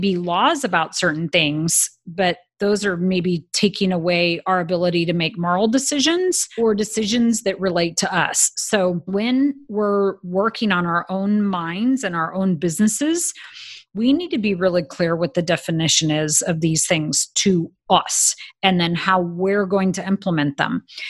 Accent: Corvallis, Oregon, United States; The favorite restaurant when I was growing up in Corvallis, Oregon, so this is, I'm going to say, like the 70s, early 80s, was called the Gay Parfait.

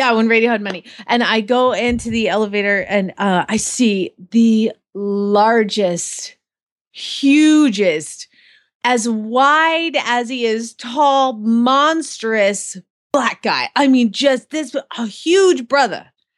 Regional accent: Phoenix, Arizona, United States; from Phoenix, Arizona.

